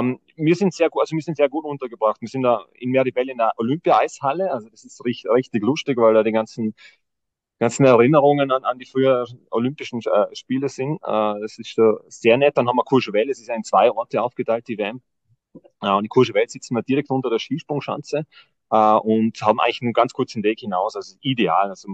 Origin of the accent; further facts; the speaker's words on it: Tyrol, Austria; so wie es wir bei uns in Tirol kennen